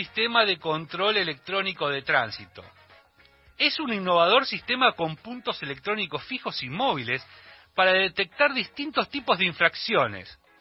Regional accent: Bahía Blanca, Buenos Aires Province, Argentina; yo soy de Bahía Blanca, todo el mundo lo sabe.

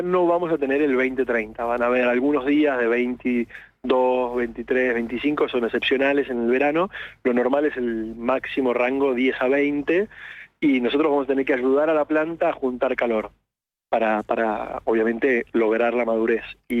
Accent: Tierra del Fuego, Argentina; nosotros somos de Tierra del Fuego desde 1875, que es cuando llega mi tatarabuelo y se instala a vivir ahí.

